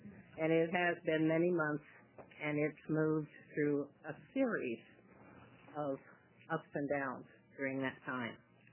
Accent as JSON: {"language": "English", "region": "Oregon", "country": "United States", "said": "I come from Harney County, and I chair the Governor's Commission on Senior Services."}